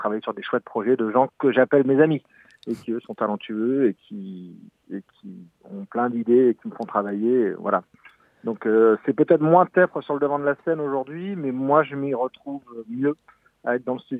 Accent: Morlaix, Brittany, France; Je viens de Morlaix

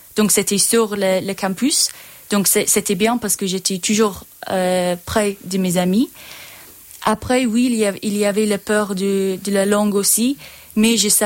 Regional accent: Ireland; French is a second language; quand je suis rentrée chez moi en Irlande, après avoir passé un an dans des autres pays

